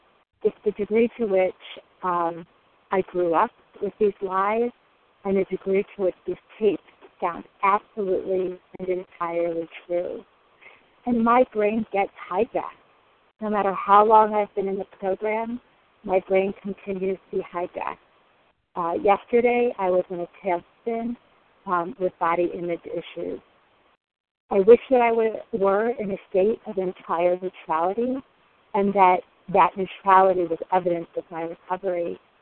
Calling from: Denver, Colorado, United States; I'm calling from Denver, Colorado, and I'm a recovered compulsive overeater.

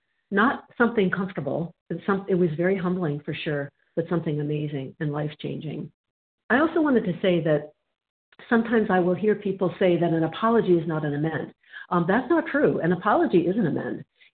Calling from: Minnesota, United States; I'm calling from Minnesota.

